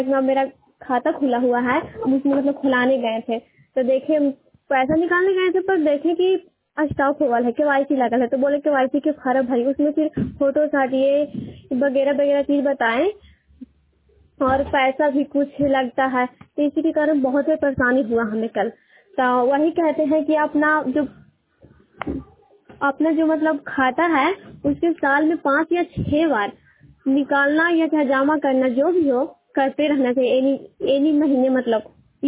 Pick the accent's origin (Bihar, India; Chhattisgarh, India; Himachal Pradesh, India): Bihar, India; Hilsa; और मैं हिलसा पूना की निवासी हूँ। आज जिला नालंदा